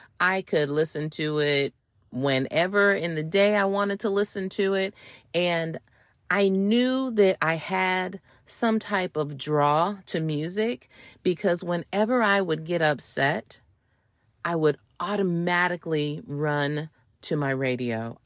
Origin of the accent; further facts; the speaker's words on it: the South, United States; Growing up in the South and being in love with hip hop was a little complicated.